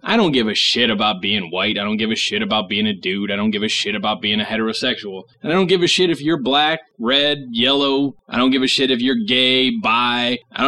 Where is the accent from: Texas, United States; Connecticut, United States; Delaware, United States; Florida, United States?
Texas, United States; Fort Worth; born there; and I say I was born in Fort Worth, Texas. It's kind of neat, I guess, because it's different, but I don't give a shit where I was born.